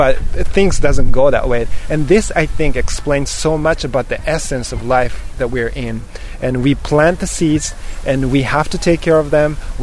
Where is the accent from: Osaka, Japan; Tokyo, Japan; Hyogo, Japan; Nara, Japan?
Nara, Japan; English is a second language; So in 2010, I launched a very small Nara International Film Festival in my home country.